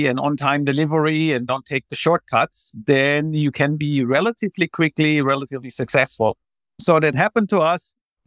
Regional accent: Germany; moved away as an adult; So I'm originally from Germany. And grew up in Germany, did the German army service mandatory, went to the German university

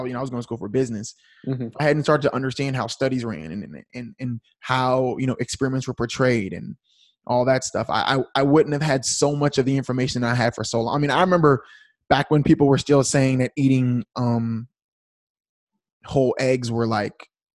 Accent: Fort Hood, Texas, United States; I grew up in Fort Hood, so

